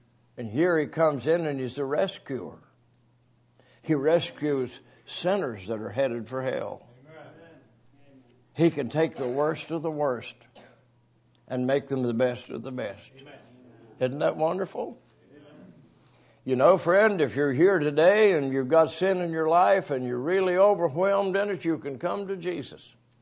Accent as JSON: {"language": "English", "region": "West Virginia", "country": "United States", "tie": "born or raised there", "said": "I grew up in Braxton County, West Virginia, in the Depression years."}